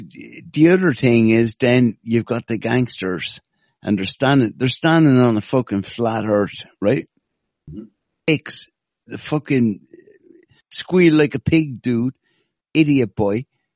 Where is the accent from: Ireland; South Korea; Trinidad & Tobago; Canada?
Ireland; accent: Irish; I'm always pulled up on my fucking Irish accent when I say a horse